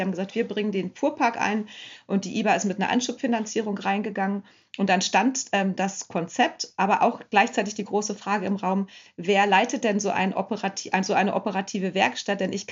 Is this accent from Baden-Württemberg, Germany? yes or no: no; Dresden, Saxony, Germany; born there; also born or lived in Thuringia / North Rhine-Westphalia / Lüneburg; Ich bin in Dresden geboren und habe dann lange in Thüringen gewohnt und bin dann nach der Wende, hat es mich nach Nordrhein-Westfalen verschlagen und zum Studium nach Lüneburg.